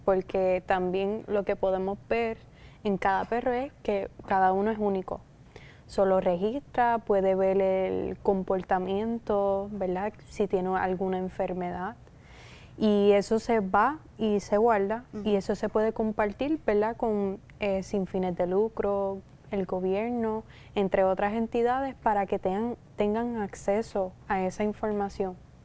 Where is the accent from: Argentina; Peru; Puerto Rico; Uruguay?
Puerto Rico; Ponce; Sí, soy de Ponce.